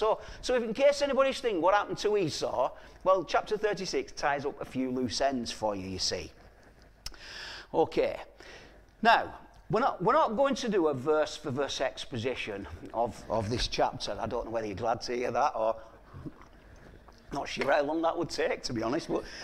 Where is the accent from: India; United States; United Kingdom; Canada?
United Kingdom; England; than it is for us as English people